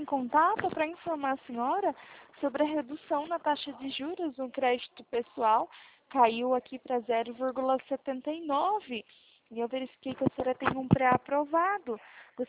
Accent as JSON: {"language": "Portuguese", "town": "Itapetininga", "region": "São Paulo", "country": "Brazil", "said": "Eu sou do interior de São Paulo, Itapetininga."}